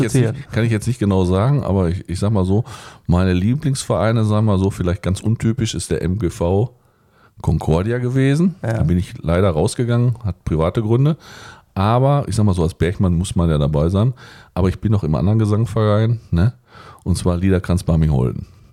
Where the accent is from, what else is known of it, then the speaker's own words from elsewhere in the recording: Hiesfeld, North Rhine-Westphalia, Germany; Hiesfeld ist meine Heimat. Was soll man dazu sagen? Dinslaken auch.